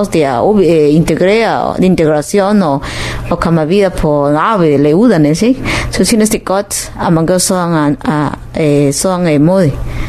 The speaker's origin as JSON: {"language": "Danish", "region": "Lima", "country": "Peru", "tie": "born there", "second_language": "Danish", "said": "Vi har quechua og aymara som er sprog også, men selvfølgelig jeg taler mere spansk, fordi jeg blev født i Lima"}